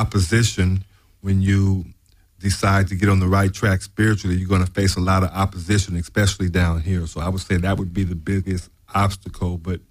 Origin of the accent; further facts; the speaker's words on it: Los Angeles, California, United States; Born and raised in Los Angeles. 5 other brothers and sisters. And, born and raised in Los Angeles.